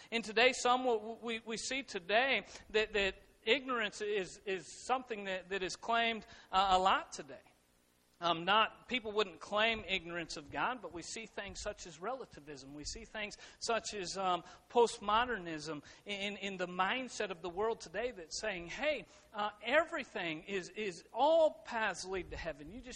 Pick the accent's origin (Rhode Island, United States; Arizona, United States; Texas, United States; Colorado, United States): Colorado, United States; I grew up in Colorado, and we'd go to the Rocky Mountains